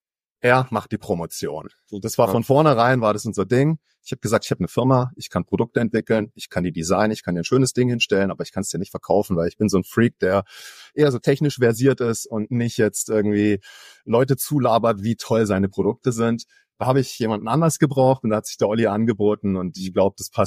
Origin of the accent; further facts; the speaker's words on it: Konstanz, Baden-Württemberg, Germany; Wir kommen aus Konstanz. Ich habe hier studiert, bin hier groß geworden in der Region. Habe hier eine Familie gegründet und habe hier meine Firma gegründet.